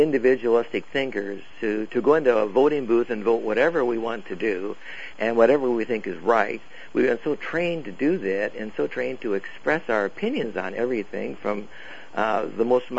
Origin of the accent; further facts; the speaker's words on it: United States; I may be a little bit rebellious because I'm an American, and that's the way Americans are.